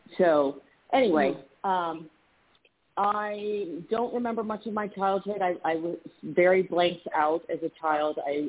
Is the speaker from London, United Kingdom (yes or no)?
yes; London, United Kingdom; born there; So I was born in 1969 in London, England, to American parents